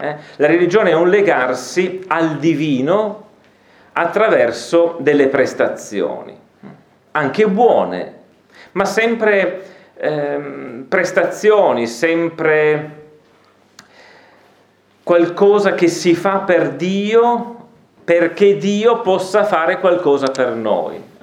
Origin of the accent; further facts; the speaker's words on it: Beinasco, Piedmont, Italy; poi io sono di Beinasco, originario, quindi non è che sono proprio lontanissimo.